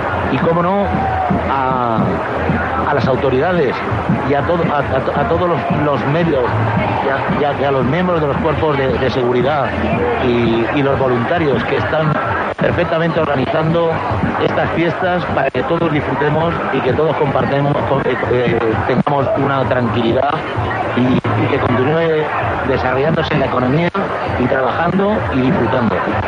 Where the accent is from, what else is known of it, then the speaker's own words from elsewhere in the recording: Alicante, Valencian Community, Spain; Yo, como alicantino de pro, disfruto mucho de mis fiestas, pero tenemos muchísimas fiestas en la provincia de Alicante que todas son maravillosas.